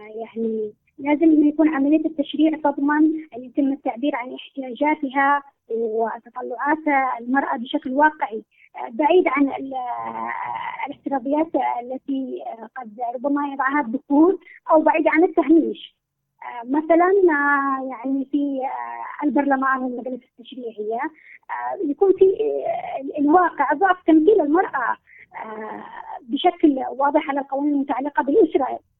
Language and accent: Arabic; Yemen; وخاصه احنا كمجتمع يمني له يعني ظروفه الخاصه وطبيعته الخاصه.